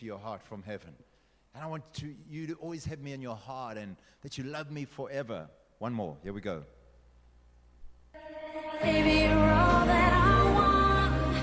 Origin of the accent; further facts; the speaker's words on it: Durban, KwaZulu-Natal, South Africa; born there; I was born in Durban, but it's not beautiful like Cape Town.